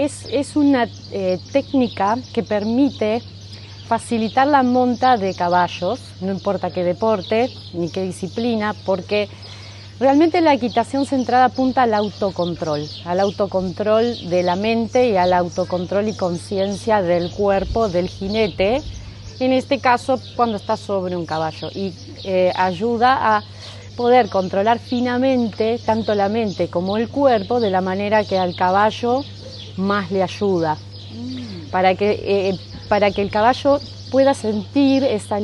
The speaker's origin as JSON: {"language": "Spanish", "region": "Buenos Aires", "country": "Argentina", "said": "Vengo de Buenos Aires, Argentina."}